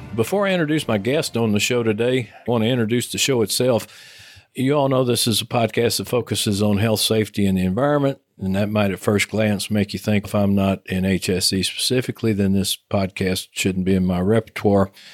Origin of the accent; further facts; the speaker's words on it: Texas, United States; accent: Texas; You hear that lovely British voiceover come on introducing the show, and then my Texas accent comes on.